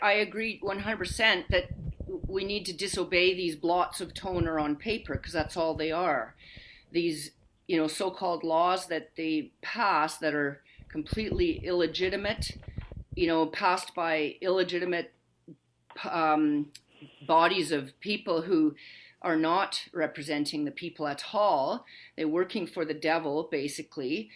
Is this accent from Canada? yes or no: yes; Canada; like I'm a Canadian, so we have a slightly different setup here